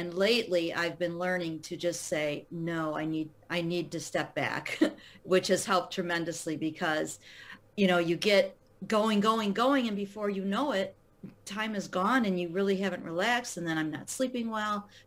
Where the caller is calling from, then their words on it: Sterling Heights, Michigan, United States; I'm calling in from Michigan. I live in Sterling Heights, which is a suburb of Detroit.